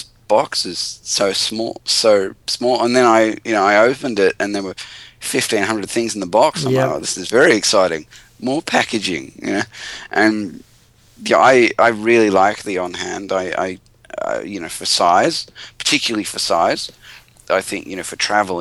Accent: Australia; I'm from Australia, and what's the deal with international people?

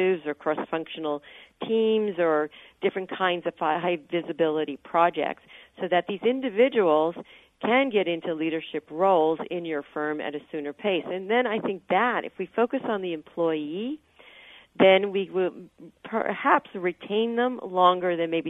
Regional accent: California, United States; Well, we used to talk about, you know, I come from the Silicon Valley

